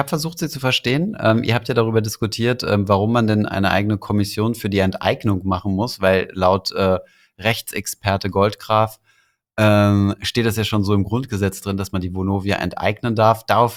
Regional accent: Luxembourg; Also ich bin Luxemburger, geht.

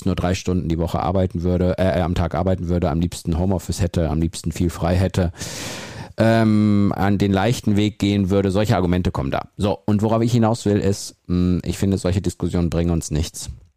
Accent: Central Germany, Germany; Ich bin ja in der Mitte Deutschlands unterwegs, was mein Heimatort angeht.

